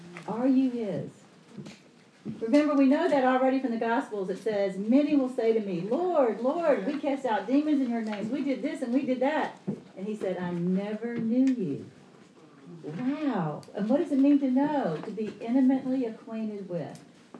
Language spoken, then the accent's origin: English; Atlanta, Georgia, United States; As most of you know, I'm not from New York. and of course, being from Atlanta, when I'm in places like Alabama and Mississippi, I think I am from the north.